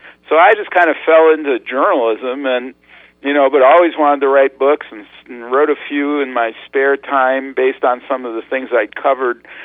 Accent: Rochester, New York, United States; I grew up in Rochester, New York, and I liked stories, and you know, I watched a lot of television.

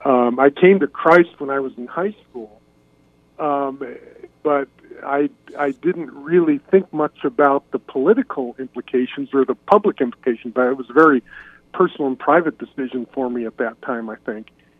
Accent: Boulder, Colorado, United States; I grew up in Boulder, Colorado, and it's sort of the Rocky Mountain version of Berkeley or somewhere like that.

